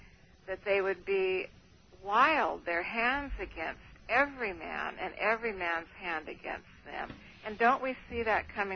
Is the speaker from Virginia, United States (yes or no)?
no; Montana, United States; also born or lived in Oregon; I'm from Montana, and there's a little tribe up there of Native Americans